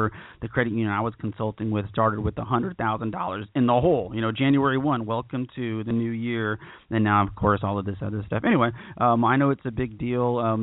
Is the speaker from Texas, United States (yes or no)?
yes; Texas, United States; And I'm a Texan. I was born here. I'm exactly the kind of Texan that drives everybody crazy, that thinks Texas is better and the best at everything.